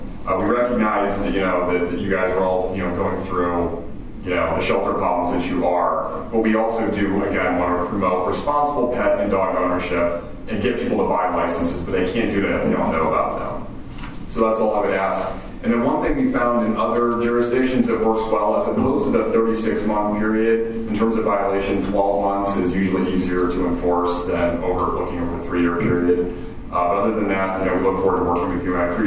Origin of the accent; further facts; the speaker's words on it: California, United States; I'm not from Kern County. I'm from Contra Costa County, actually, 94597.